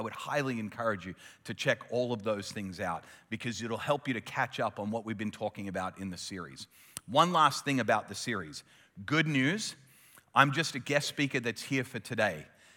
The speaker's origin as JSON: {"language": "English", "town": "Adelaide", "region": "South Australia", "country": "Australia", "tie": "born there", "also_born_or_lived": "United States", "accent": "Australian", "said": "So I was born in Adelaide, but raised by American parents, and I've traveled back and forth to the US and Australia my whole life. I'm a dual citizen."}